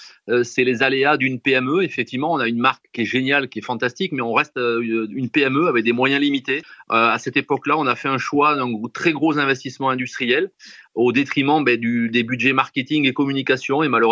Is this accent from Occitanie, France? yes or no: no; Bordeaux, Nouvelle-Aquitaine, France; Et le vin est passé par là en tant que pur bordelais.